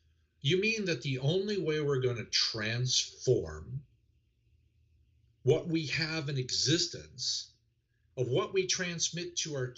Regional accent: United States; my great country, as an American

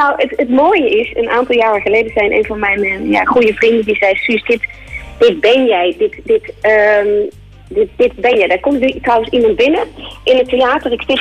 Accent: Limburg, Netherlands; Dat is een beetje hetzelfde als het Limburgs dialect, vind ik altijd. Ik ben een Limburgse.

